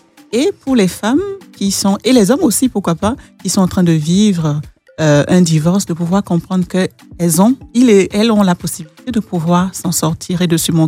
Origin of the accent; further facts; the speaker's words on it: Benin; Je viens du Bénin, oui.